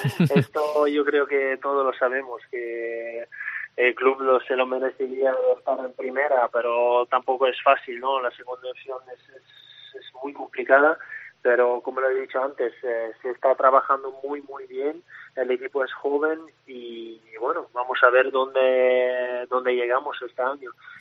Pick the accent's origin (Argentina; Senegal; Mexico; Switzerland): Switzerland; also born or lived in Italy; now in Spain; En varias situaciones soy suizo y luego cuando me viene bien también soy italiano.